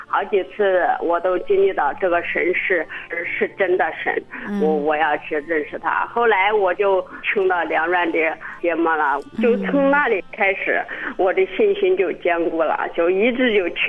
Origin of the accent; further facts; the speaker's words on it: Henan, China; 我是河南的